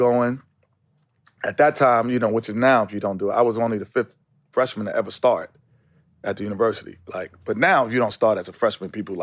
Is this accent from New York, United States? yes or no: yes; New York, United States; Like, I'm coming from New York. It's like, there's no campus. St. John's doesn't have a campus.